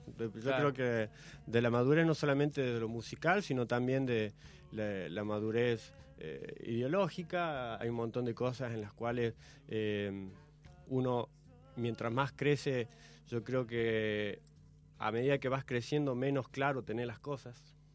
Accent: La Rioja, Argentina; now in Córdoba, Argentina; Este es uno de los primeros temas que yo hice cuando me vine de La Rioja a Córdoba.

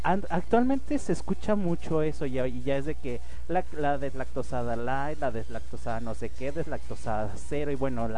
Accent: Jalisco, Mexico; yo soy lechero de corazón, yo soy de los Altos de Jalisco

